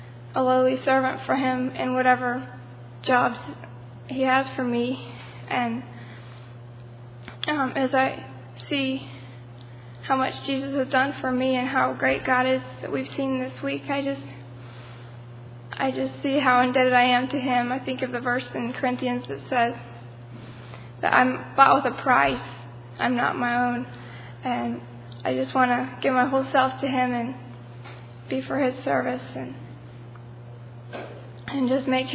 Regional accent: Hillsboro, Wisconsin, United States; I'm from Hillsboro, Wisconsin.

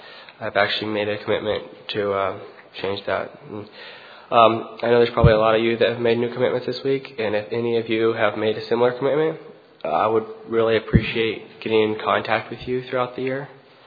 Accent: Idaho, United States; I'm from North Idaho.

